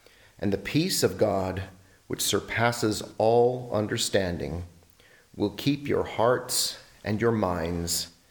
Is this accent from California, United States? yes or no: yes; California, United States; I grew up in California, and we had palm trees and palm plants right on the property.